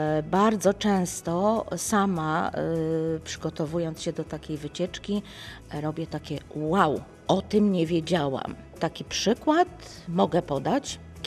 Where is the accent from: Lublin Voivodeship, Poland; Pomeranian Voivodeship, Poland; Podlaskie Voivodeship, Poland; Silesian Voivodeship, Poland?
Pomeranian Voivodeship, Poland; Gdynia; ja jako efekt ich miłości już urodziłam się w Gdyni. Jestem gdynianką z urodzenia, zakochaną w swoim mieście, stuletnim w tej chwili, które obchodzi stulecie.